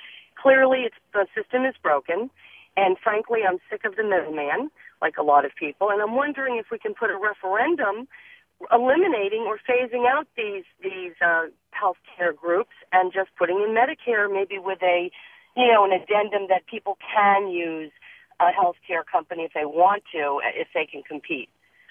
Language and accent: English; Massachusetts, United States; moved away as an adult; I am from Massachusetts, moved here 8 years ago